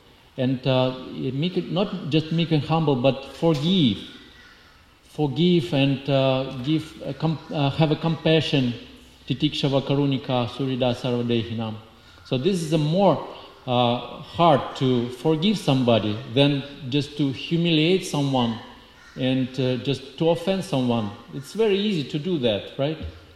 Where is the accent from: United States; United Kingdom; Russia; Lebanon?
Russia; accent: Russian; English is a second language; Thank you for your patience and hearing about my thick Russian accent.